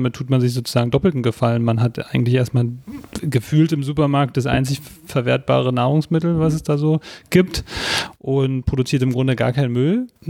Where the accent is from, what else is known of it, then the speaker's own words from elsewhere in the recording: East Berlin, Berlin, Germany; wir sind beide aufgewachsen in Ostberlin, und ich habe auf jeden Fall auch noch ein bisschen was von der DDR mitbekommen.